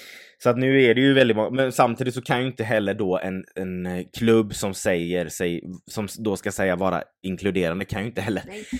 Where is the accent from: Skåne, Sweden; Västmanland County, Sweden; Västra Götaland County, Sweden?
Västra Götaland County, Sweden; Mölndal; Eller vi bor i Göteborg. Född och uppvuxna. Eller, det är vi ju inte. Vi är från Mölndal.